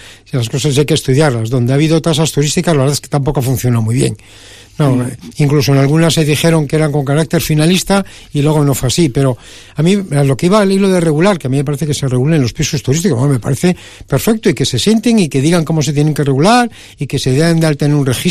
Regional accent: Laredo, Cantabria, Spain; Vamos, yo soy de Laredo y lo he vivido. Estaba en Laredo, en mi pueblo, y lo he vivido.

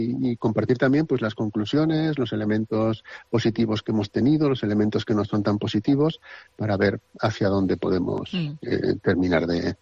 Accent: Aragon, Spain; Yo al final vengo desde Aragón

